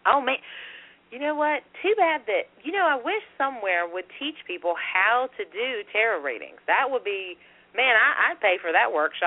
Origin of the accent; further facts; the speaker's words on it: Virginia, United States; We are from Southwest Virginia, and we got to come meet people that we normally wouldn't meet in the field.